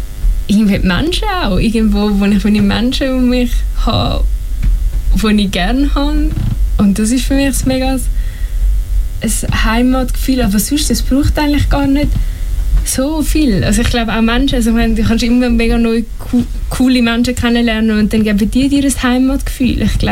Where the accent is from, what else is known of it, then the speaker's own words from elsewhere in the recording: Switzerland; born there; also meine Herkunft ist hier in der Schweiz, ich bin in der Schweiz geboren